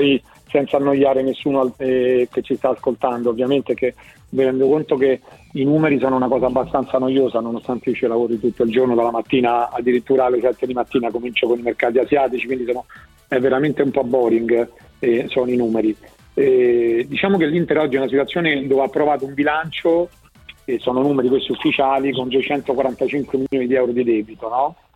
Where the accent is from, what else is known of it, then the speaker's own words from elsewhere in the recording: Rome, Lazio, Italy; anche se io sono romano, devo riconoscere, vivo a Milano 3 volte a settimana